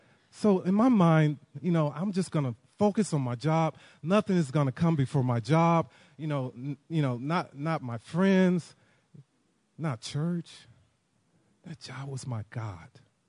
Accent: Detroit, Michigan, United States; And, you know, I'm from Detroit. And, you know, my parents and family, they migrated from the South, and so they to Detroit, up north.

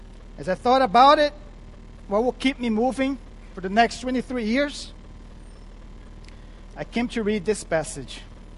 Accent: Brazil; first language Portuguese; English is a second language; now in United States; I guess in the U.S. here, by the way, I'm from Brazil, so I've learned some slangs.

